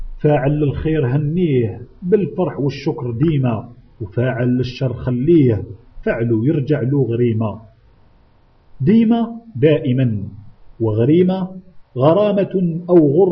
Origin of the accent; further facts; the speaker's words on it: Algeria; ويقرب من هذا الرباع المثل العامي السائر عندنا بالجزائر